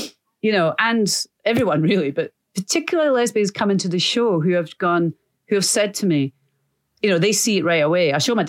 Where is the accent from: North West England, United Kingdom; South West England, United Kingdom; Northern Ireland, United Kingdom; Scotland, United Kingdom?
Scotland, United Kingdom; Edinburgh; like the fog, which is where I grew up in Edinburgh. It's everywhere.